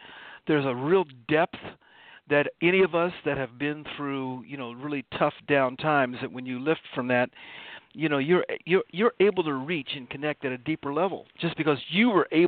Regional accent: Dayton, Ohio, United States; Grew up in Dayton, Ohio. You know, great

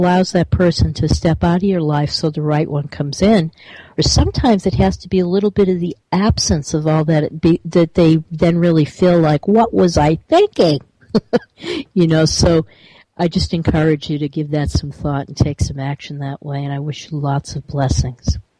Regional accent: Massachusetts, United States; I am from Massachusetts originally and very familiar with Cape Cod.

